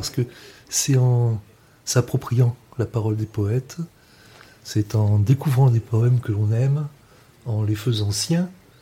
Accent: Occitanie, France; Tout petit, je suis né en Lozère. J'ai passé ma prime enfance dans un village des Cévennes.

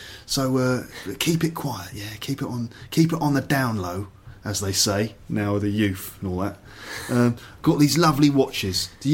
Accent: London, United Kingdom; accent: Cockney; So Cockney, yeah, I'm a Cockney, you know what I mean?

